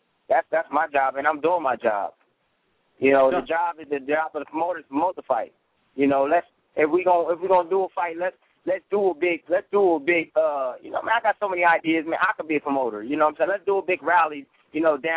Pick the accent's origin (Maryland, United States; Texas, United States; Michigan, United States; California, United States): California, United States; Palm Springs; I can't even fly out of my hometown here in Palm Springs.